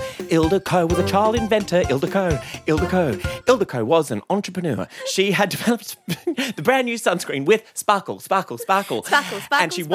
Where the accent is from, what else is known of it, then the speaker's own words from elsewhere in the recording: Queensland, Australia; I am from Queensland. And majority of my family and friends in Queensland say pool as pool.